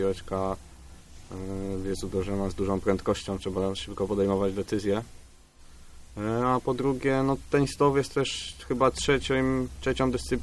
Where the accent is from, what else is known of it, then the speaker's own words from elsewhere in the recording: Dąbcze, Greater Poland Voivodeship, Poland; Pochodzimy z Dąbcza, ale aktualnie tam mieszkam.